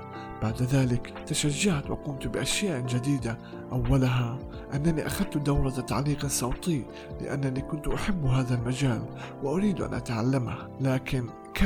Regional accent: Palestine; accent: Palestinian Arabic; كنت أتحدث باللهجة العامية، باللهجة الفلسطينية العامية.

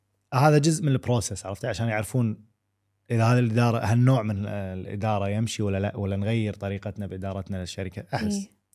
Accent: Kuwait; ينفع معنا إحنا كويتيين

